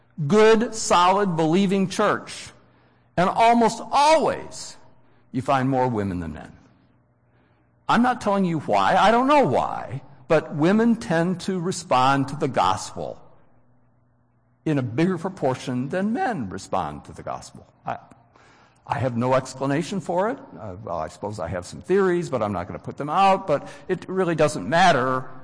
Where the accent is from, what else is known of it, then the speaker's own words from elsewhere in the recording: Wheaton, Illinois, United States; I grew up in Wheaton, Illinois, and in my home church was a very, very fine man that had 11 children.